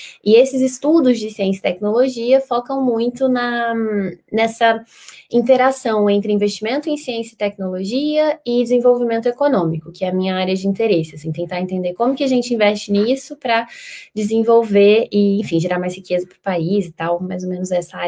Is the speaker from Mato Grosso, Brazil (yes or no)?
yes; Cuiabá, Mato Grosso, Brazil; moved away as an adult; now in Rio de Janeiro, Brazil; sou de Cuiabá, Mato Grosso, e mais ou menos uns 9 anos atrás eu fui para o Rio. Nunca tinha pisado no Rio de Janeiro